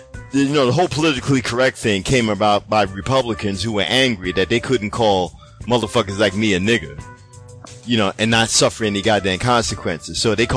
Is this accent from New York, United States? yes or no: no; Philadelphia, Pennsylvania, United States; Those of us, especially those of us who, you know, born and raised on the East Coast, like I said, my experience is Philly.